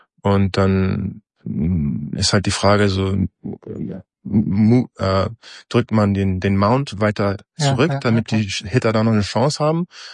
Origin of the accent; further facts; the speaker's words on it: Berlin, Germany; als Berliner